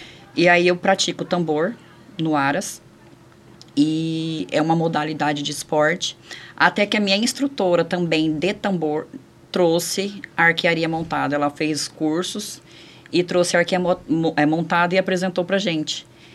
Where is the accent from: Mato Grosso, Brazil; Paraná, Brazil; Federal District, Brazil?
Mato Grosso, Brazil; Mirassol d'Oeste; Eu nasci em Mirassol do Oeste e fui mudar... Eu morei na fazenda muitos anos. Na verdade, eu nasci na fazenda. Eu morava na zona rural e eu só fui para a cidade com 7 anos que eu fui morar com os meus avós para estudar.